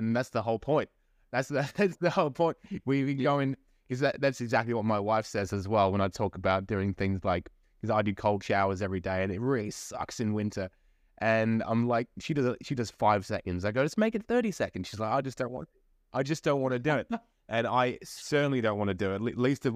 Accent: England, United Kingdom; now in Australia; And the other one is I grew up in England and now I'm in Australia. I live by the beach.

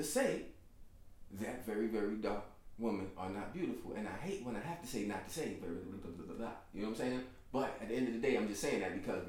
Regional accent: New York City, New York, United States; Growing up in New York City and in Brooklyn or in the Bronx, Queens, whatever

